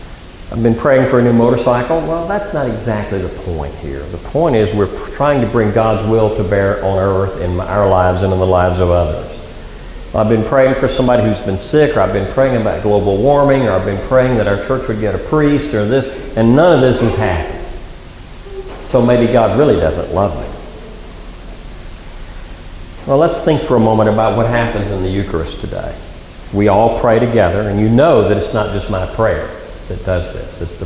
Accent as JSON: {"language": "English", "region": "the South", "country": "United States", "tie": "born or raised there", "said": "I grew up in the Jim Crow South, where blacks could not eat in the cafes where I ate as a boy."}